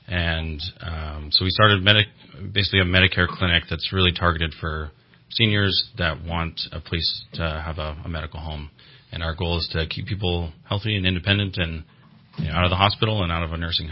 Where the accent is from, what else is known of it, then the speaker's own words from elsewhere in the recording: Weaverville, California, United States; I am a local. I grew up in Weaverville, so I've been...